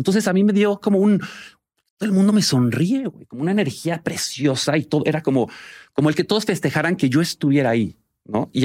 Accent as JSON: {"language": "Spanish", "town": "Coyoacán", "region": "Mexico City", "country": "Mexico", "tie": "born or raised there", "said": "Pues fíjate, yo crecí en Coyoacán."}